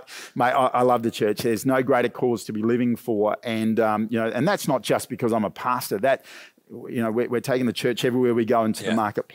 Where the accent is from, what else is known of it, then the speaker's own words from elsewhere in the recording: Cairns, Queensland, Australia; I grew up falling asleep on concrete floors up in Cairns.